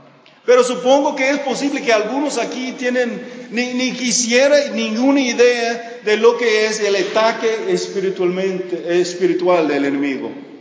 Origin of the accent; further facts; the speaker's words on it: Mochicahui, Sinaloa, Mexico; Y tú puedes tomar una parte importante en el ministerio en Mochicahui, aun si no puedes encontrar mi pueblito en el mapa de Sinaloa.